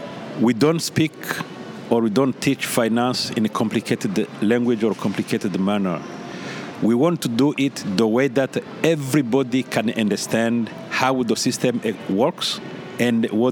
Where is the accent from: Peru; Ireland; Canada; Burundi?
Burundi; English is a second language; moved away as an adult; now in United States; Being born and raised in the Republic of Burundi